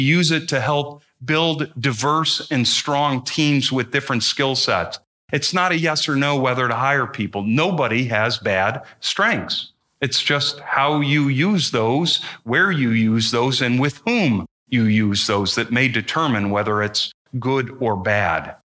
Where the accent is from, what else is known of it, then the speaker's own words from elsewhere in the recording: Kalamazoo, Michigan, United States; Growing up in the Kalamazoo area, being here since 93, I don't hear this so much anymore.